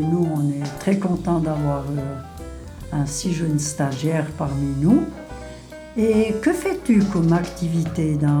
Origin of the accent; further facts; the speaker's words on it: Fribourg, Switzerland; moi, je viens de la Gruyère, donc on s'est rencontrés ici